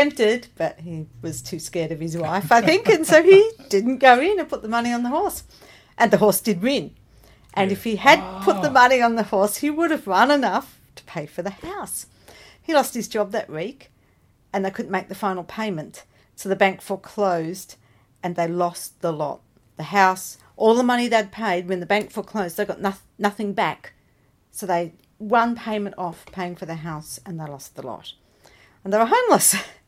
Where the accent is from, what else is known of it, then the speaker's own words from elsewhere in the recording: Ballarat, Victoria, Australia; I was born in Ballarat, which is where history is just all around you.